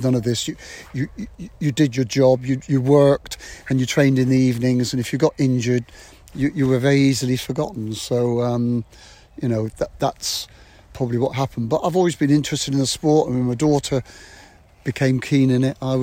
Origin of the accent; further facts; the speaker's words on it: Exeter, South West England, United Kingdom; born there; I was born in Exeter, so I ran for Devon cross country